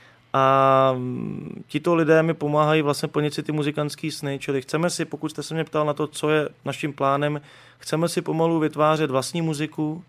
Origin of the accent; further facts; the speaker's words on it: Prague, Czechia; Já jsem rodilej Pražák, já žiju na sídlišti od dětství a já Prahu miluju.